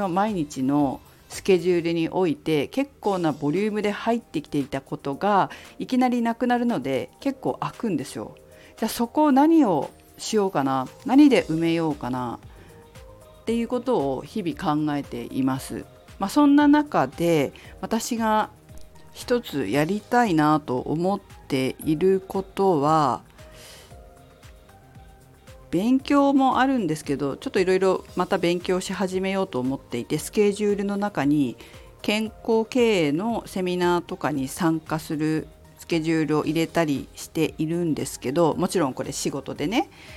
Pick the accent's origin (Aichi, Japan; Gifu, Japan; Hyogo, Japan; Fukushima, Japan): Fukushima, Japan; now in Tokyo, Japan; 私が東京ではフィットネスの仕事をしているんですけど、地元の福島県福島市ではもともと父方の家業が農業で